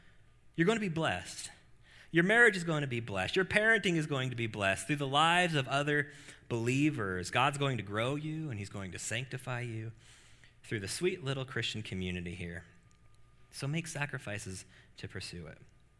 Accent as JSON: {"language": "English", "town": "Salt Lake City", "region": "Utah", "country": "United States", "tie": "born or raised there", "said": "growing up in Salt Lake City, Utah, not being the predominant religion, you know, we're a little rough around the edges."}